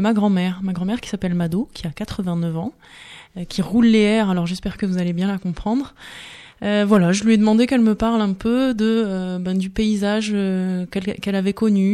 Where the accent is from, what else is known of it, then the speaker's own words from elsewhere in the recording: Bourgogne-Franche-Comté, France; moved away; je suis transplantée. Je ne suis pas d'ici à l'origine, je viens de Bourgogne.